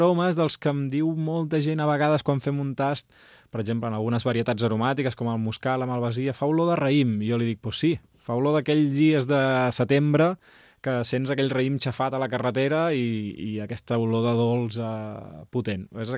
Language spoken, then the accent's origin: Catalan; Sant Joan de Mediona, Catalonia, Spain; que jo sóc de Sant Joan de Mediona